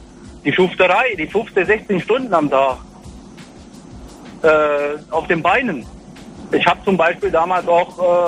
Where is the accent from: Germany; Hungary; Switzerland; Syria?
Hungary; moved away as an adult; Und ich bin aus Ungarn weg.